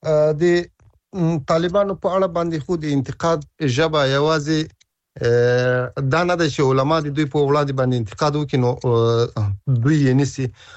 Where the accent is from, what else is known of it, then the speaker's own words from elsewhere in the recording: Ghazni, Afghanistan; زه د غزنی ولایت یم،